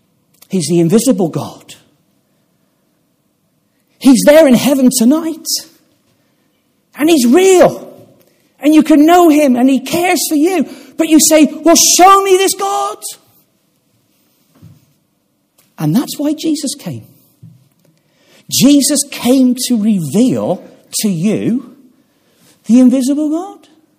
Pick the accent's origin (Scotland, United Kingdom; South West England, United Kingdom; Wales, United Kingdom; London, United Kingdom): South West England, United Kingdom; Gloucester; when I was a child growing up in Gloucester, most people that I knew